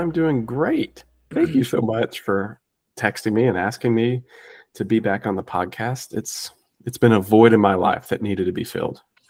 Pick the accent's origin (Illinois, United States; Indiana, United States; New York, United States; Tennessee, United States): Tennessee, United States; because I'm from East Tennessee, and I had no idea where Philadelphia, Tennessee was.